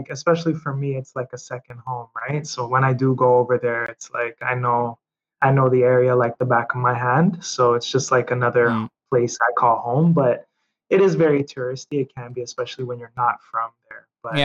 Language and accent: English; Niagara Falls, Ontario, Canada; also born or lived in Toronto; I was born in Canada. Yeah, I was born in Toronto. My mother, she raised me in Niagara Falls. So we were born in Toronto, but she didn't want us to be raised in the city. So she moved us a bit out. And I grew up in my younger years in Niagara Falls